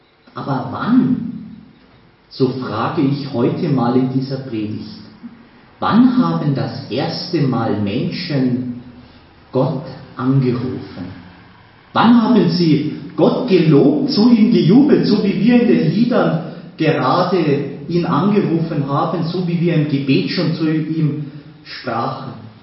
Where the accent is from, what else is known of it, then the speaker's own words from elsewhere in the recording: Berching, Bavaria, Germany; Gar nicht weit weg von hier in Berching, wo ich aufgewachsen bin